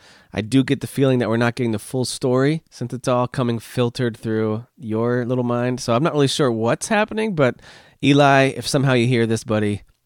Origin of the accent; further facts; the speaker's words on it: Midwest, United States; I'm from the Midwest. We overdo everything in pronunciations.